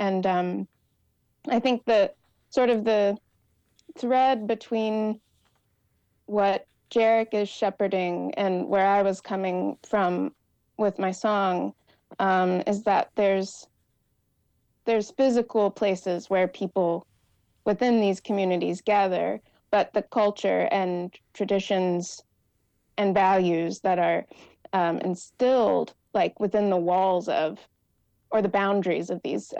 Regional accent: Oklahoma, United States; I'm from Oklahoma.

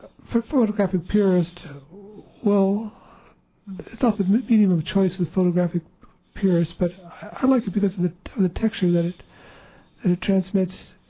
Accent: Ketchikan, Alaska, United States; And for me, growing up in Ketchikan during the 70s, it was a tumultuous time, interesting time for the creation of wilderness areas.

